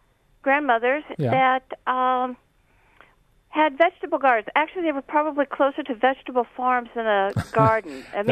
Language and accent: English; Cleveland, Ohio, United States; I grew up in outside of Cleveland, Ohio. We used to have more acreage under glass in greenhouses when I was growing up.